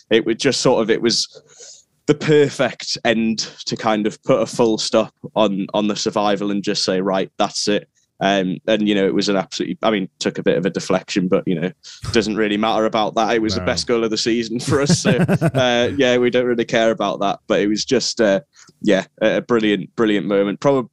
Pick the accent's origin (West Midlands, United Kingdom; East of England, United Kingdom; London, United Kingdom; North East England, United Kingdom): North East England, United Kingdom; Newcastle; I'm from Newcastle originally